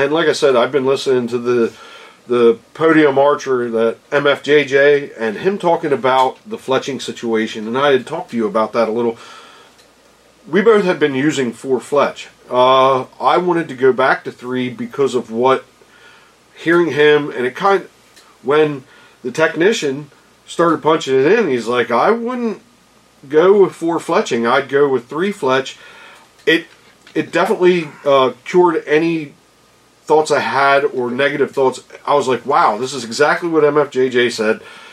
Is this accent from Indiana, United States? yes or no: no; Lancaster, Pennsylvania, United States; We're from Lancaster, and we call it Lancaster, not Lancaster.